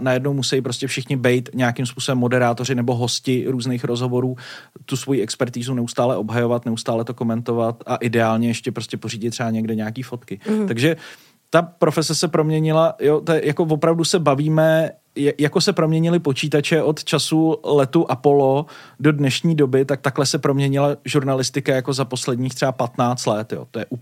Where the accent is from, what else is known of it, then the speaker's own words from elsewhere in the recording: Děčín, Ústí nad Labem Region, Czechia; já jsem z Děčína původem a jezdil jsem 4 hodiny do Brna a pak jsem jezdil se zpátky 2 hodiny na praxi do Prahy.